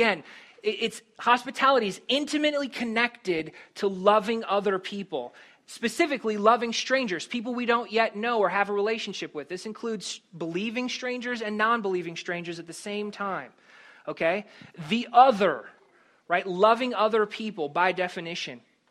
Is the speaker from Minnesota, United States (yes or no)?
yes; Milroy, Minnesota, United States; I grew up in Minnesota, and when I was a kid, this happened.